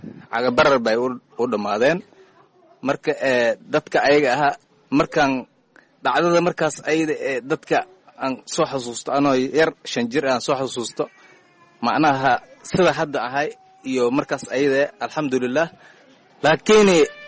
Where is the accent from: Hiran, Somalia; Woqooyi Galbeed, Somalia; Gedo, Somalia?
Gedo, Somalia; Bardheere; born or raised there; moved away